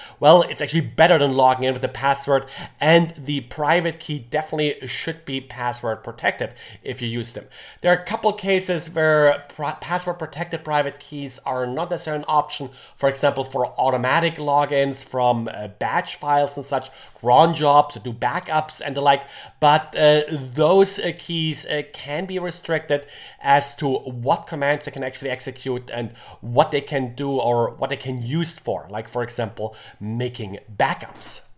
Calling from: Jacksonville, Florida, United States; I'm today recording from Jacksonville, Florida.

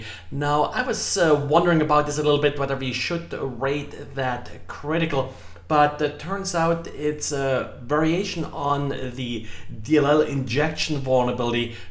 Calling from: Jacksonville, Florida, United States; today I'm recording from Jacksonville, Florida.

